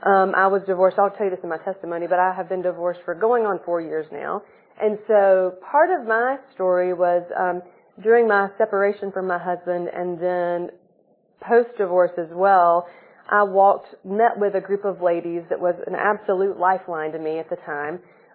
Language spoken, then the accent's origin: English; Glencoe, Alabama, United States; I grew up in Glencoe, Alabama, an hour. Nobody's probably heard of it, even though we're all like an hour away from it.